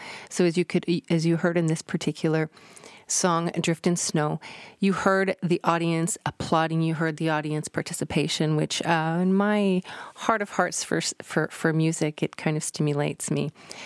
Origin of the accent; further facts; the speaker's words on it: Alberta, Canada; I come from Alberta, and Alberta is very different. We would have very, very cold winters